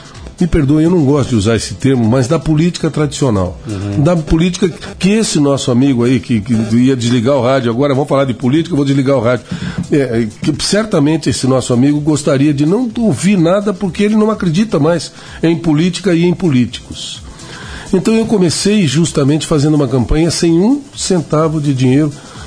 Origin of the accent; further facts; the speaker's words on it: São Paulo, Brazil; nós vivemos pelo interior de São Paulo por 14 anos, viajando em circo, e mais tarde, parando numa cidade chamada Tupã, perto de Marília, Presidente Prudente, Araçatuba